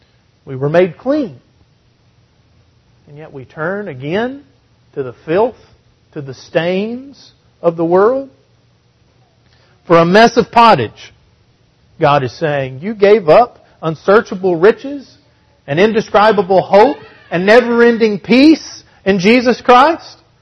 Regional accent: Texas, United States; growing up in West Texas, out in the farm when I was a little boy, there was still one cistern left.

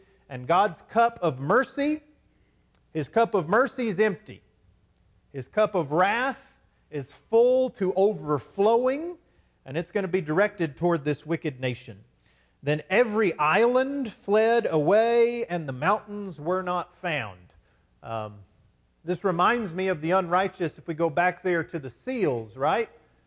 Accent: Texas, United States; I'm from West Texas, man.

